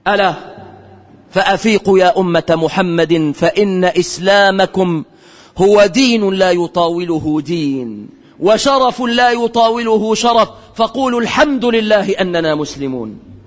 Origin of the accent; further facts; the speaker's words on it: Egypt; بلادنا مصر